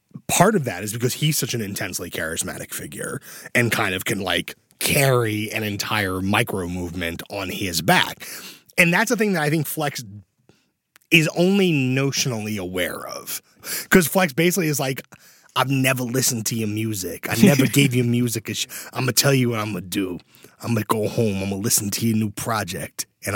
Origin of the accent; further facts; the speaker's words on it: New York, United States; especially growing up in New York, like that is how we have learned to process important rap moments.